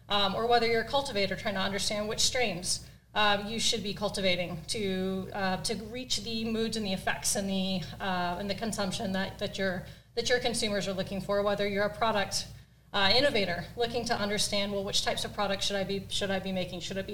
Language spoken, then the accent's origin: English; Ohio, United States; as a fellow Midwesterner. I'm from Ohio. Don't hold that against me.